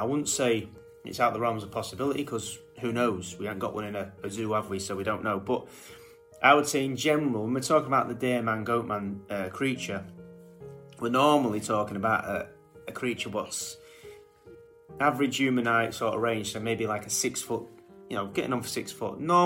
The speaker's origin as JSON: {"language": "English", "town": "Chesterfield", "region": "East Midlands", "country": "United Kingdom", "tie": "born or raised there", "said": "I was 9 years old at the time, born and raised in Chesterfield, and I used to hang around with a mate called Josh who lived in Middlecroft at the time."}